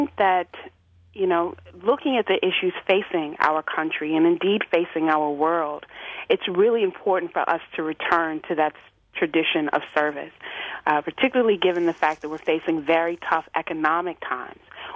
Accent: Virginia, United States; Well, you know, I grew up in Virginia and always very aware and very active in politics

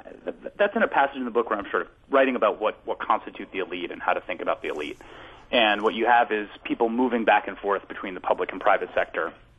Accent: Bronx, New York, United States; I grew up in the Bronx in the 1970s, and, you know, 1980s and 1990s

